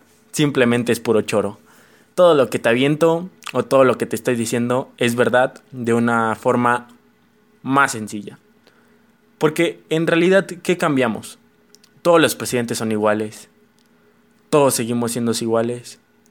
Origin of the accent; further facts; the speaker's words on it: Mexico; uno como mexicano no estamos buscando al mejor candidato ya.